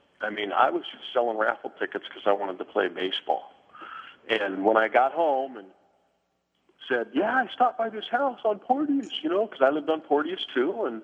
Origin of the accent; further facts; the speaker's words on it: Fairfax, California, United States; now in Sebastopol, United States; in Sebastopol. You know, I grew up in Fairfax